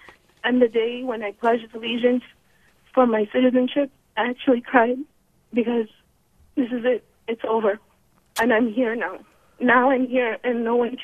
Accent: Pakistan; I'm from Pakistan.

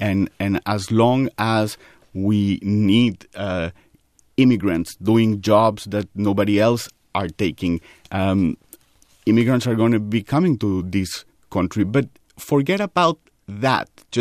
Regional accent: United States; I am an American, but I can also tell you that I am a gay man

